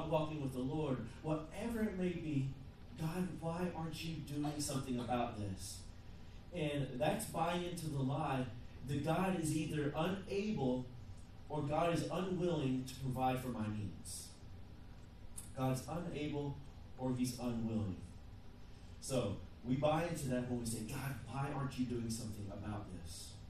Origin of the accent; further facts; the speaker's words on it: the South, United States; Now, I'm from the South, so we got Piggly Wigglies, and I have a great accent